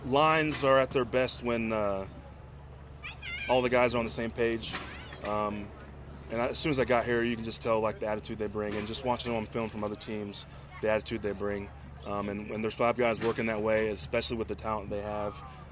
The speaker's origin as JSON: {"language": "English", "region": "Texas", "country": "United States", "said": "I'll put that in quotes because I'm from Texas."}